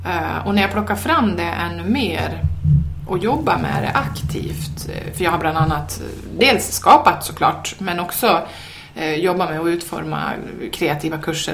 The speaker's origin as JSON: {"language": "Swedish", "region": "Dalarna County", "country": "Sweden", "tie": "born or raised there", "said": "när man bor här nere, nu har vi faktiskt lite snö, men annars så är det mycket mindre snö här än hemma i Dalarna."}